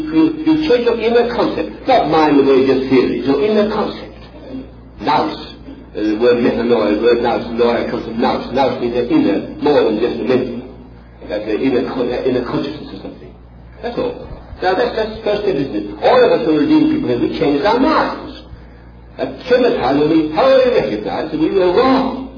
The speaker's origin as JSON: {"language": "English", "region": "England", "country": "United Kingdom", "said": "I'm English."}